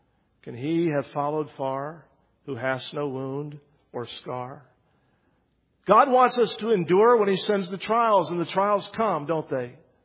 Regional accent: West Virginia, United States; It looks like something I grew up with in West Virginia.

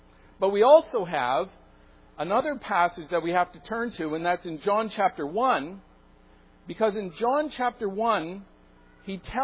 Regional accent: Toronto, Ontario, Canada; born there; in Toronto, downtown Toronto, on June the 25th, 1959, and my parents, I'm sure, were very happy.

